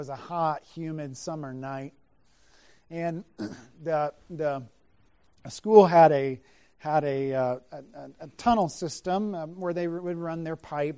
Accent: South Carolina, United States; Down where I grew up in South Carolina, we have a bug that we don't have up here.

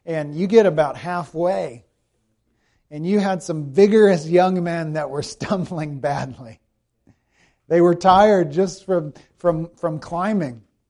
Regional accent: South Carolina, United States; the eagle is the national bird of my home country, and I don't think I ever saw an eagle in South Carolina.

